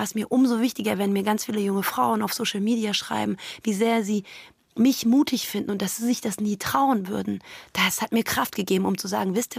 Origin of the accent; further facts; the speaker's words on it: Iran; German is a second language; now in Germany; Ich bin aus dem Iran hier hingezogen, das 8-mal Umziehen, das Verhältnis meiner Eltern.